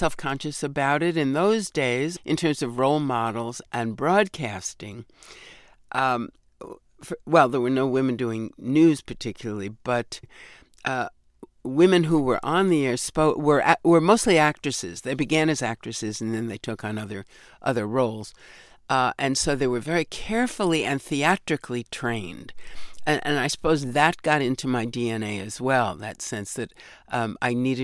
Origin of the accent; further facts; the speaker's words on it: New York, United States; accent: New York; But at that point, I'd pretty well lost most of my New York accent. It still creeps up from time to time.